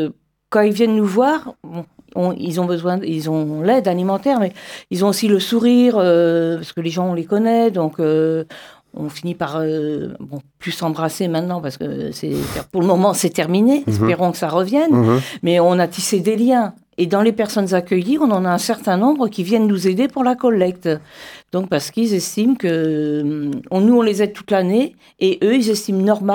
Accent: Brittany, France; now in Landes, France; je suis arrivée dans les Landes le 13 juillet 2014. Donc, vous voyez, je suis landaise depuis peu. Ah, je suis bretonne à l'origine.

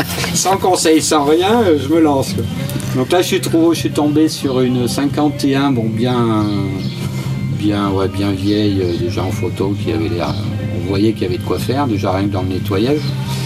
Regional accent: Brioude, Auvergne-Rhône-Alpes, France; moi je suis de Brioude en Haute-Loire

